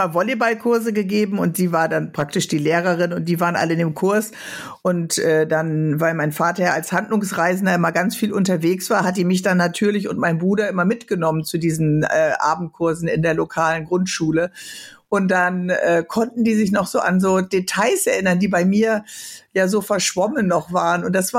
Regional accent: Bremen, Germany; da mache ich ja diesen Weserstrand-Talk in meiner Heimatstadt Bremen.

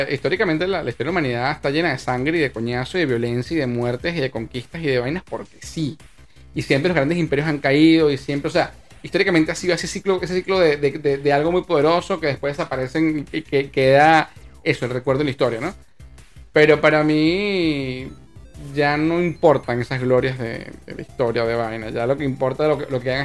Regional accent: Venezuela; hablamos de cuentos de Venezuela, yo cuento mi perspectiva de la historia de lo que pasó en mi país o lo que yo viví en función a lo que yo siento que es mi realidad.

